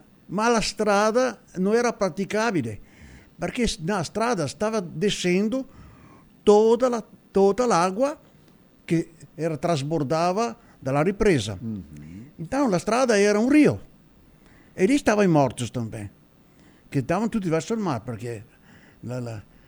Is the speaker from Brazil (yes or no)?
no; Verona, Veneto, Italy; Portuguese is a second language; Eu sou de Verona.